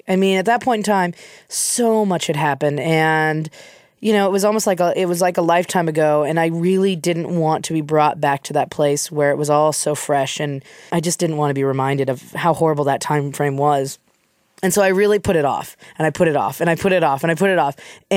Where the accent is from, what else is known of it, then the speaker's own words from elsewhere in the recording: Wyoming, United States; I was laughing at points that were hysterical to me because I was from Wyoming